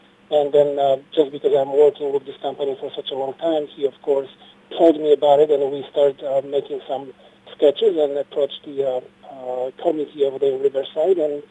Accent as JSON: {"language": "English", "country": "Poland", "moved": "as an adult", "lives_now": "United States", "said": "You know, I'm originally from Poland, and I studied art in quite good schools over there back in the old country, and eventually I came over here to the United States in 1985"}